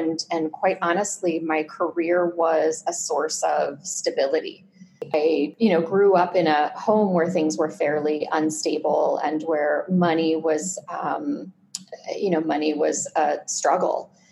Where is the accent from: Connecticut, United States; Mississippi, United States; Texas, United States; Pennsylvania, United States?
Pennsylvania, United States; also born or lived in Southern California, United States; I grew up about 50% in rural central Pennsylvania, mm-hmm. and the other 50% in Southern California.